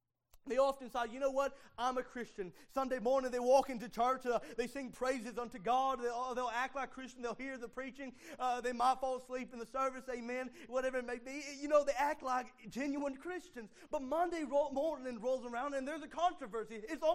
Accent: United States; born there; Well, I'm born in America, you identify me as an American.

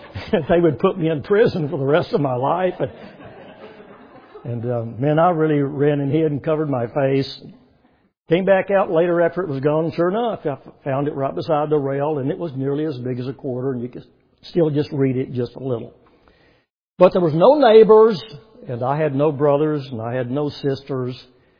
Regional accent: Waco, Texas, United States; born there; And I was born in Waco, Texas during the war.

